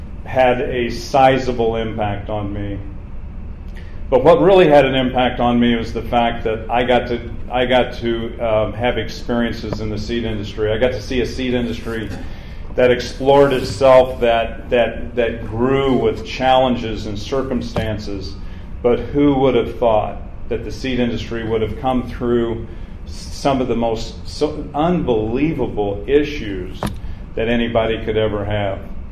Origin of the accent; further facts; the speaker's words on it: Missouri, United States; But for all practical purposes, I'm from Northwest Missouri.